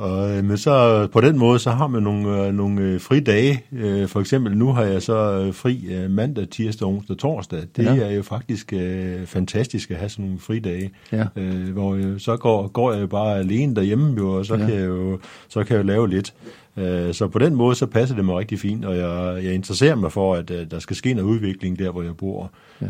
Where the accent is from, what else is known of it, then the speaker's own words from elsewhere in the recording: Skjern, Central Denmark Region, Denmark; also born or lived in Copenhagen; Jeg er født på Nørrebro. Det var ikke så slemt dengang, og vi flyttede herover, da jeg var 3 år. Så jeg vil sige, at jeg er fra Skjern, og om jeg nogensinde flytter fra Skjern, det kan jeg næsten ikke se.